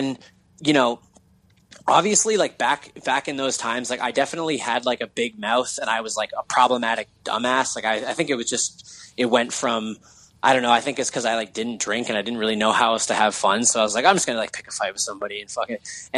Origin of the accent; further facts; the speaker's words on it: Hamilton, Ontario, Canada; Because now on stage, when I say, yeah, we're from Hamilton, Ontario, someone will go, wait … from there.